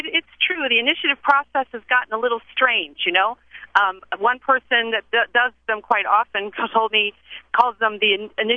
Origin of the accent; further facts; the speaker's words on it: Chico, California, United States; So I am a grandmother from Chico, a little bit north of Sacramento